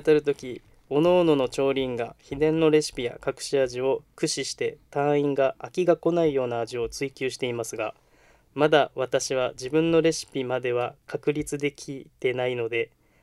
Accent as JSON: {"language": "Japanese", "town": "Sasebo", "region": "Nagasaki", "country": "Japan", "tie": "born or raised there", "also_born_or_lived": "Kumamoto", "said": "出身は熊本県ですが、育ちは長崎県佐世保市です。"}